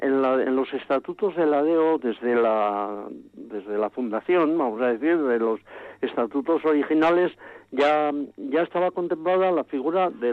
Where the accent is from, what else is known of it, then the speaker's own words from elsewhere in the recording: Huarte Araquil, Navarre, Spain; del pueblo al cual estoy ligado, pues claro, desde que nací, porque sigo viviendo en la casa donde nací, en Huarte Araquil.